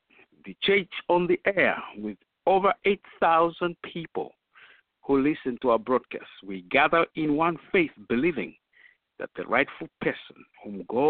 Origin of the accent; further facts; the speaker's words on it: Zambia; I am originally from Africa, Zambia.